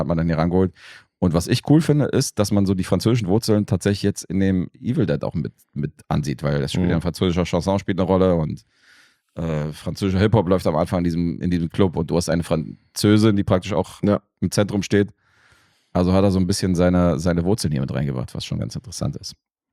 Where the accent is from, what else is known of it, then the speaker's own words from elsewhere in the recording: Serbia; Ja, von Gewalt sowieso als Serbe.